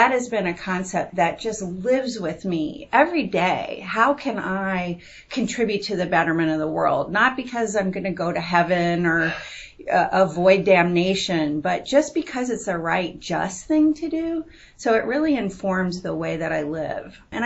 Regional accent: Louisville, Kentucky, United States; So I grew up here in Louisville, actually, in an apartment raised by a single mom. You know, I'm Jewish, and we grew up in an apartment complex

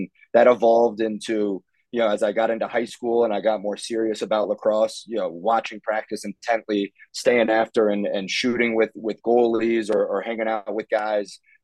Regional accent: South Bend, Indiana, United States; But the cool part was growing up in South Bend in kind of a smaller town, and having Notre Dame as kind of my personal playground as a kid.

